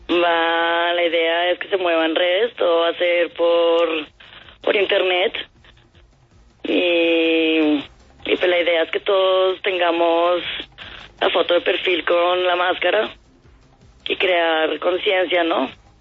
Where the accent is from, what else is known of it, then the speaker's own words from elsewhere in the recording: Colombia; todos somos colombianos